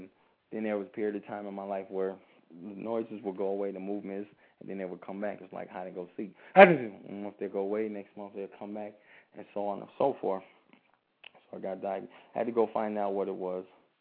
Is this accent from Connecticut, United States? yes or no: yes; East Hartford, Connecticut, United States; I'm originally from Connecticut. East Hartford, Connecticut.